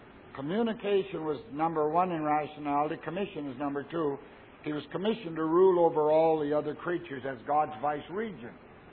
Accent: Canada; I'm a Canadian, and we're very proud of our Canadian geese.

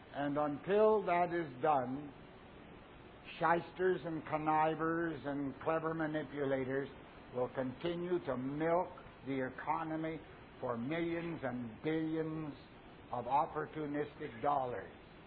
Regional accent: United States; now in Australia; Now, I come from America, and I read the morning paper over there, and I come over here, and I think, Australia, way down there in the South Pacific, oh, Australia will be pristine and pure.

